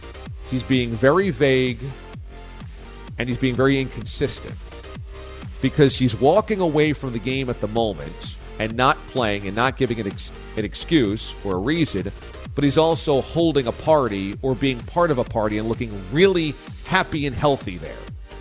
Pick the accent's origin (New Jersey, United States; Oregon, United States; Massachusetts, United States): New Jersey, United States; I was a New Jersey Nets fan growing up. I'm from Jersey. This is my home team.